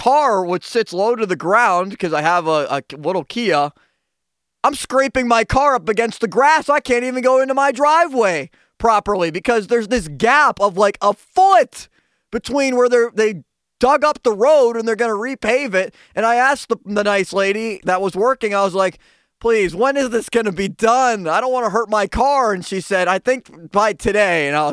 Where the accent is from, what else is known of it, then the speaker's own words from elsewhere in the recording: Baldwin, Pennsylvania, United States; In Baldwin.